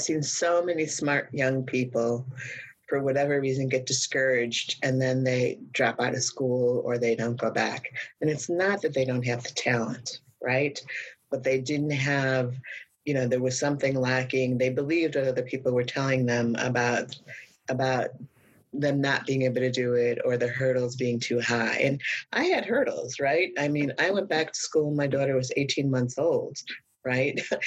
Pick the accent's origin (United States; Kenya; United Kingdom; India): United States; Illinois; So I'm from Illinois, and I'm a first generation college, first person in my family to go to college, even though my family is from Texas and had five generations in Texas.